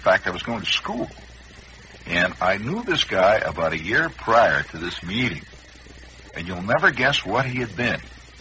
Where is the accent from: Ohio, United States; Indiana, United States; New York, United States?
Indiana, United States; accent: Indiana; I'm trying to curb my Indiana accent